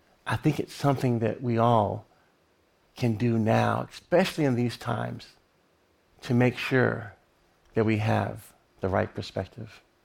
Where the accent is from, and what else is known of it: Lynchburg, Virginia, United States; born or raised there